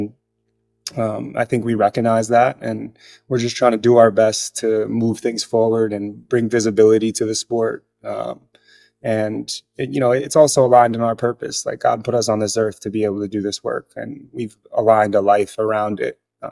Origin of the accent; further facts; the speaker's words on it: New York, United States; Yeah, I mean I'm from New York, so just like gift of gab, always wanting to talk to people, run my mouth